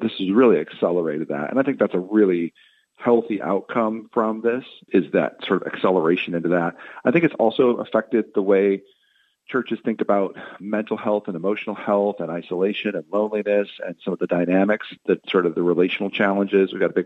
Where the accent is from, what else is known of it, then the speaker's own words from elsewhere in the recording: Phoenix, Arizona, United States; I grew up in Phoenix, Arizona. I love the West, feel like it's home.